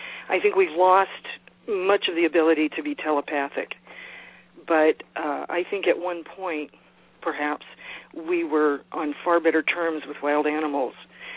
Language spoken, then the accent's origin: English; Los Angeles, California, United States; now in Tennessee, United States; I grew up in the city. I grew up in Los Angeles and, moved here to the mountains of Tennessee about 8 years ago.